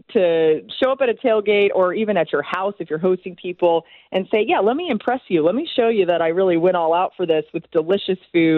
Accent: Atlanta, Georgia, United States; also born or lived in Florida; Like, I'm from Atlanta and then went to Florida, so we didn't really do that.

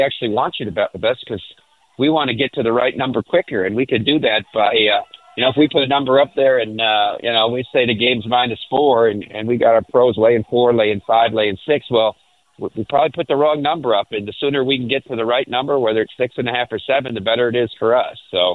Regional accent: Midwest, United States; And we come from the Midwest, and all of us

